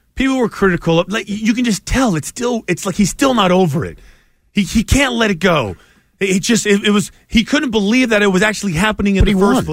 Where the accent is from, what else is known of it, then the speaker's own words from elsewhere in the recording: Albuquerque, New Mexico, United States; I'm from Albuquerque. I just flew up here